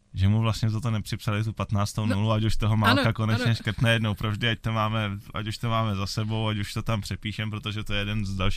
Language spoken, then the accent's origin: Czech; Ostrava, Moravian-Silesian Region, Czechia; protože jsem taky z Ostravy, tak jsem vezl autem domů do Ostravy